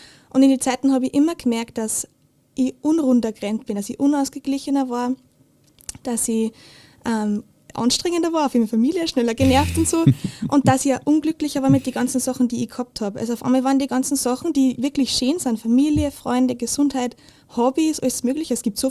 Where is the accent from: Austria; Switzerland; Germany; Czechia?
Austria; Steyr, Upper Austria; ich bin aus Steyr, ich bin 19 Jahre alt. Ich studiere derzeit Lehramt in Linz, Englisch und Geschichte. Genau, ich bin in Steyr aufgewachsen, ich habe zwei jüngere Schwestern.